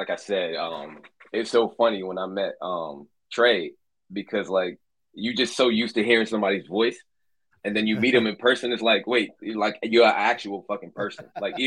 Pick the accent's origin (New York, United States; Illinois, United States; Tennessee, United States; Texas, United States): New York, United States; Brooklyn; moved away as an adult; I'm from Brooklyn, New York. My parents are Trinidadian.